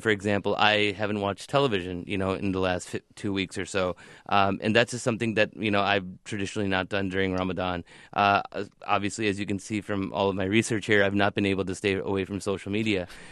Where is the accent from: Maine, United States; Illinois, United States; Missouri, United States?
Illinois, United States; Chicago; You know, I remember, you know, growing up in Chicago here and not being able to find any halal restaurants.